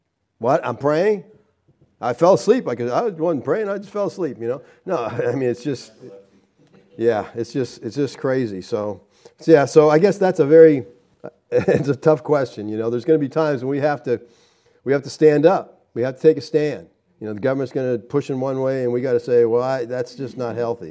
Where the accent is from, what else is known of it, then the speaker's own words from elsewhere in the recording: Erie, Pennsylvania, United States; I'm actually from Erie originally. My wife and I are from Erie, Pennsylvania, but that's way up in the corner.